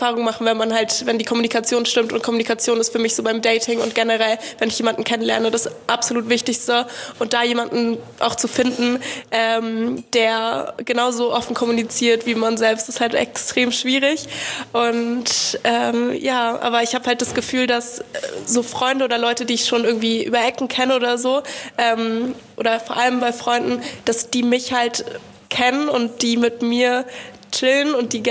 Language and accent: German; Berlin, Germany; Also ich bin in Berlin aufgewachsen